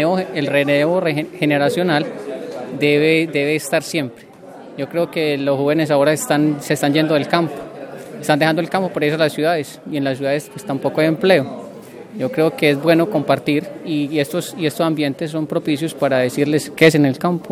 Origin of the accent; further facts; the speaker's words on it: Yolombó, Antioquia, Colombia; yo soy del municipio de Yolombo, joven caficultor.